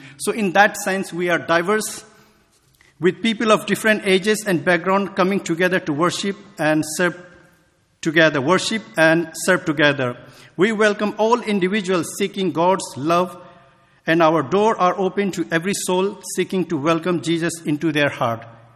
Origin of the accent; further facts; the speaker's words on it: Nepal; We are a small group of people originally from various part of Nepal. So we came from Nepal. So now you know where we are from.